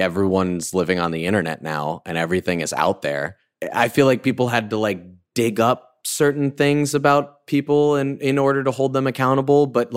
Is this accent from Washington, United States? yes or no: no; White Plains, New York, United States; I'm from White Plains